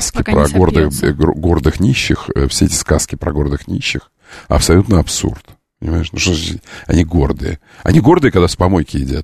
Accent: Moscow, Russia; мы, москвичи, когда проезжаем через эти все чудесные места

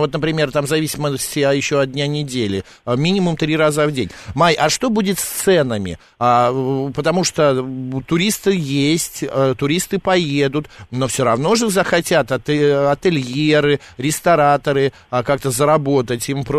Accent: Moscow, Russia; Я говорю, из Москвы, да

